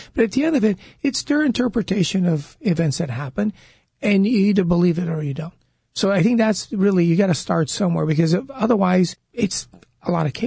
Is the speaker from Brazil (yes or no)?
yes; Brazil; So all of us brothers were born and raised in Brazil. So we're Chinese by descendant, but Brazilian by citizenship.